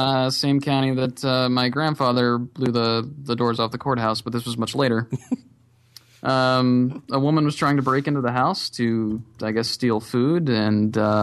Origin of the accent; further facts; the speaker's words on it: the South, United States; I am from the South.